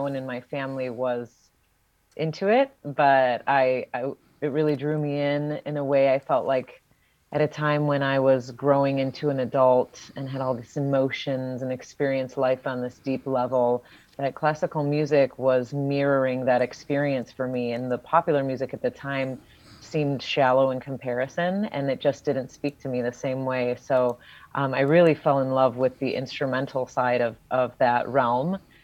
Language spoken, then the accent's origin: English; Lemont, Illinois, United States; I grew up here. I was born here. I grew up in Lamont, which is a southwest suburb of Chicago